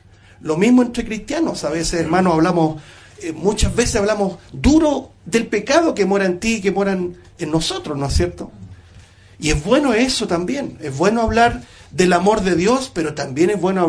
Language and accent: Spanish; Chile; eso aquí, por lo menos los chilenos. Una vez dijo una persona bien analítica de nuestra personalidad como chileno